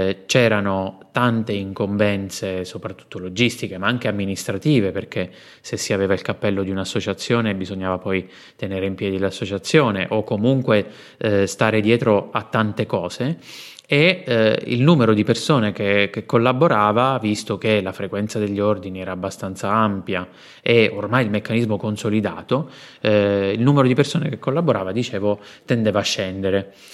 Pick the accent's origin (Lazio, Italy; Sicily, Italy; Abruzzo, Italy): Abruzzo, Italy; moved away as an adult; now in Bologna, Italy; sono abruzzese di origine, ho studiato in Abruzzo, poi dopo alcuni giri mi sono trasferito a Bologna.